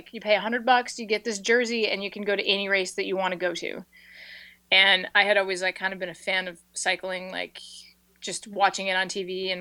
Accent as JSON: {"language": "English", "region": "Pennsylvania", "country": "United States", "tie": "born or raised there", "said": "So I grew up in Pennsylvania. I still live there now, but we're not known for our ski racing here."}